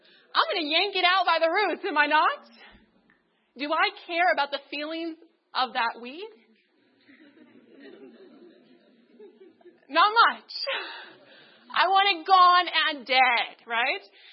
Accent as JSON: {"language": "English", "region": "California", "country": "United States", "lives_now": "Loma Linda, United States", "said": "As I mentioned, I'm from Northern California, and my parents have a small garden, and we have horses and chickens and all those fun creatures."}